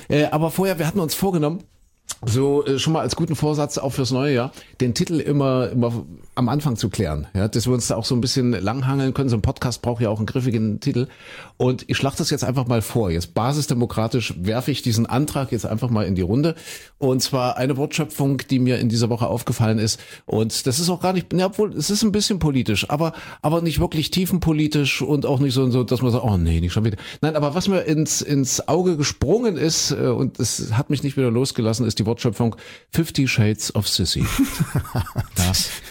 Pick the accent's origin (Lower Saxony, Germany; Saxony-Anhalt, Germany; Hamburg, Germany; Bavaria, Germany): Saxony-Anhalt, Germany; Köthen; ich bin ja in Kuhköthen in Sachsen-Anhalt groß geworden und wir hatten Westfernsehen